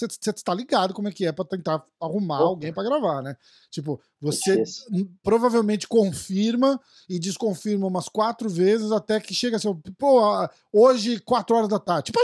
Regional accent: São Paulo, Brazil; Eu sou de São Paulo também.

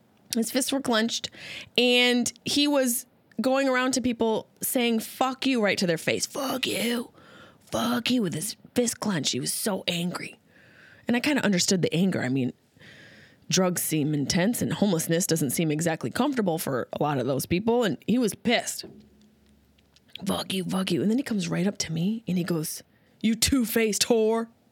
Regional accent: Syracuse, New York, United States; now in Los Angeles, United States; Obviously, Syracuse is my hometown.

